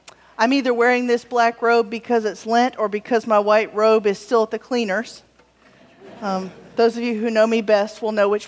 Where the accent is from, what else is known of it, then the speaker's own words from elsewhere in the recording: the South, United States; One reason for that is I'm from the South, and cold weather is not God's plan for me.